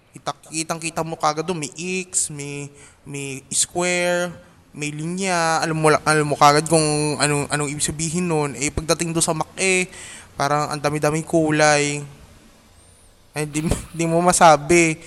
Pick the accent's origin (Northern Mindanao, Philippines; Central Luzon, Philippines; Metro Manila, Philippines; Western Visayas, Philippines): Metro Manila, Philippines; Manila; Nawala yung purong taga Maynila ko, kumbaga, ay naging purong Tagalog na ako.